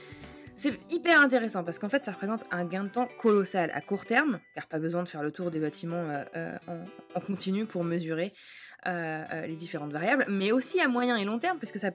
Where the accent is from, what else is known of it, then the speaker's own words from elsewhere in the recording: Brittany, France; ma région natale, ma chère et tendre Bretagne.